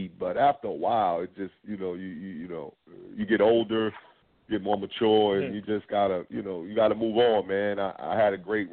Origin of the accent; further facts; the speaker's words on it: New York, United States; when I grew up in New York and I played in high school, I was like the top point guard